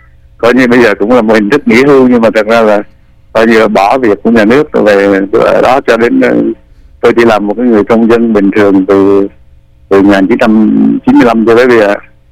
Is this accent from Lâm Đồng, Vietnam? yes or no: yes; Di Linh, Lâm Đồng, Vietnam; also born or lived in Da Lat; Rồi lại bố mẹ tôi vào đây từ trước năm 42, 43, sinh ra tôi ở đây. Đó là, và đến khoảng năm... tôi sống ở Di Linh, tức là cách đây 80 km về phía nam. Ở đó cho đến năm hết cấp 2